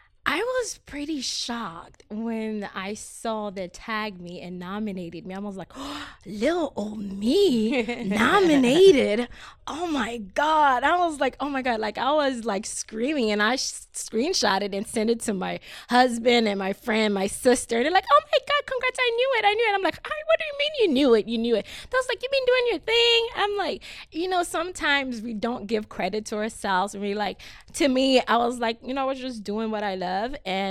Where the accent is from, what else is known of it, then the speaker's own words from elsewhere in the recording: Haiti; I'm originally from Haiti.